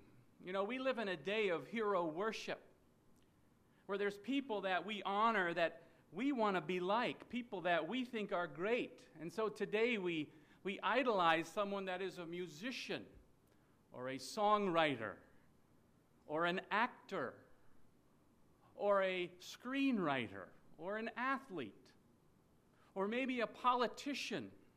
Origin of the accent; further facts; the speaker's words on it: Minnesota, United States; I come from Minnesota, so you'll recognize my accent. When we say Minnesota, that's how you'll know where we come from.